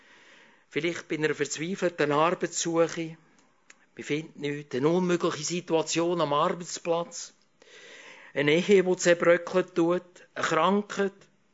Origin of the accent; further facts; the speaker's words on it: Switzerland; diesen vielen Vorteilen, die wir hier haben als Schweizer